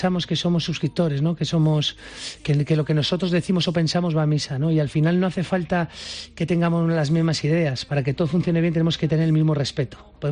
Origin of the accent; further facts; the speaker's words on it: San Vicente de la Barquera, Cantabria, Spain; now in Madrid, Spain; ahora tengo mi rincón maravilloso en mi pueblo, en San Vicente de la Barquera, encima del mar, justo encima de la playa